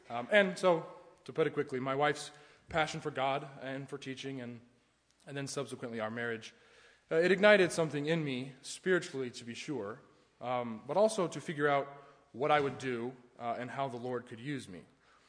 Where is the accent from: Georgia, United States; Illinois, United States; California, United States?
Georgia, United States; she's from Tennessee and I grew up in Georgia.